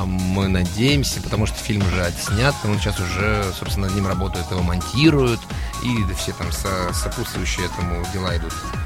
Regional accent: Siberia, Russia; also born or lived in Ural; Я сибирский, родился на Урале, но я сибирский натурал.

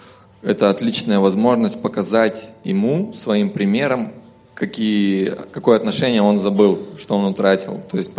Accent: Khabarovsk, Khabarovsk Krai, Russia; я из Хабаровска.

